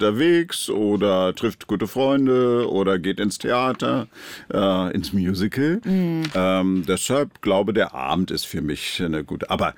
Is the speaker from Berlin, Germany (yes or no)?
yes; Berlin, Germany; was ich in Berlin habe. Also das ist meine Heimat, das ist meine Stadt